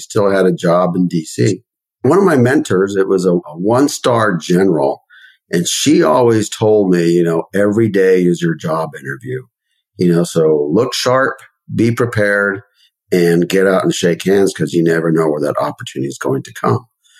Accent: Las Cruces, New Mexico, United States; Okay, well, growing up, I grew up in Las Cruces, New Mexico, and I always wanted to do something, and that something involved leadership.

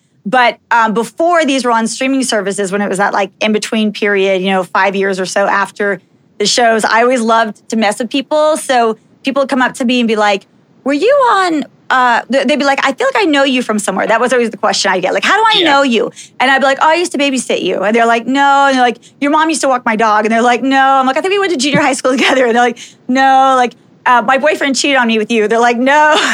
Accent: Dallas, Texas, United States; also born or lived in Los Angeles; now in Las Vegas, United States; But I grew up in Dallas, Texas. I spent, you know, first 27 years of my life in Dallas.

